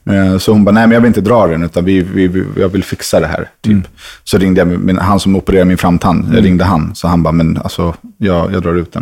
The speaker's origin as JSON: {"language": "Swedish", "town": "Stockholm", "region": "Stockholm County", "country": "Sweden", "said": "hon var från Djursholm, jag var från Högdalen."}